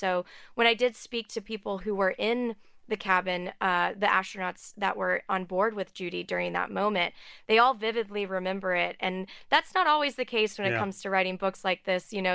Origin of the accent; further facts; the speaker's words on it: Texas, United States; So I grew up outside of Houston.